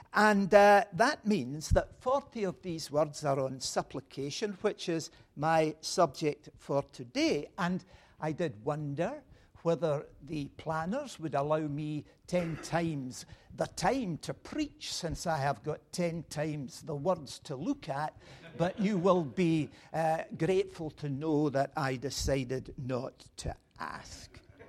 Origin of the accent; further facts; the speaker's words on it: Scotland, United Kingdom; Although I am from Scotland, two Sundays ago I was preaching in Madagascar